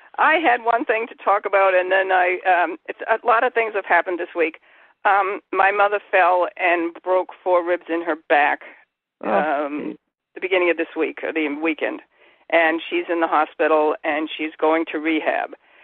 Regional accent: Ireland; I'm Irish

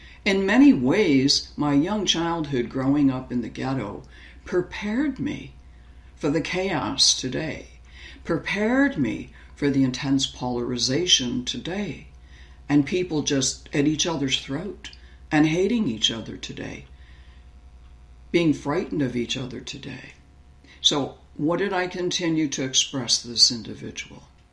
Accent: Chicago, Illinois, United States; So grew up in Chicago's ghetto by Cabrini Greens.

